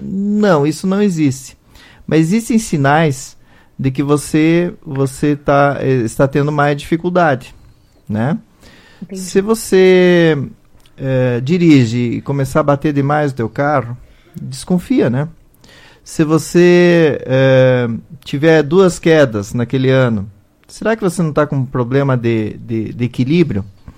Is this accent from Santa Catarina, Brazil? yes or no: yes; Santa Catarina, Brazil; Eu, na verdade, sou catarinense, mas a minha família toda é da região de Passo Fundo.